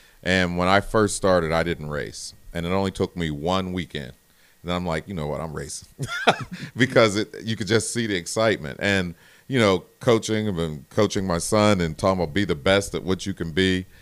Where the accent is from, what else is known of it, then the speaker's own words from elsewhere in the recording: North Braddock, Pennsylvania, United States; Well, born and raised in North Braddock. So as I raised my children in Woodland Hills School District